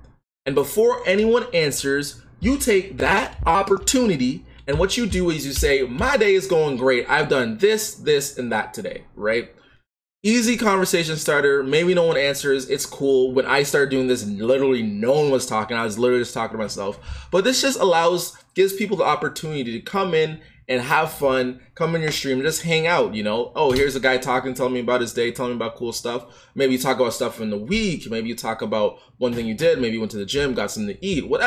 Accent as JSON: {"language": "English", "town": "Toronto", "region": "Ontario", "country": "Canada", "said": "I'm from Canada, Toronto, Ontario."}